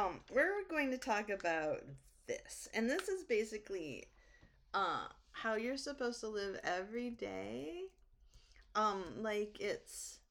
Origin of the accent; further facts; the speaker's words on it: New Hampshire, United States; I grew up in New Hampshire. And we had French last names.